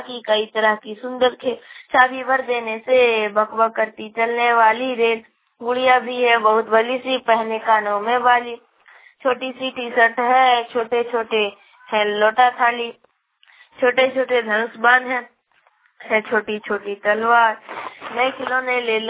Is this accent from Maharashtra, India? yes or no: no; Bahradi, Jharkhand, India; और मैं बहराड़ी का रहने वाला हूँ, गोरू पंचायत का हूँ और गिरिडीह जिला गिरिडीह प्रखंड जमुआ और राज्य झारखंड।